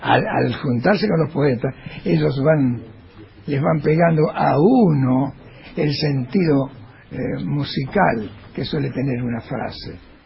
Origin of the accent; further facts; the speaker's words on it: Ramos Mejía, Buenos Aires Province, Argentina; Se hizo toda mi vida, desde la adolescencia, o casi de la niñez, a la adolescencia hasta ahora que soy abuelo, en Ramos Mejía.